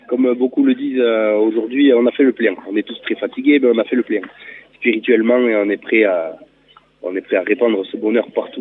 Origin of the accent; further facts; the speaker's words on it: Oloron-Sainte-Marie, Nouvelle-Aquitaine, France; Alors moi je suis d'Oloron-Sainte-Marie, c'est plus précisément Guermantin.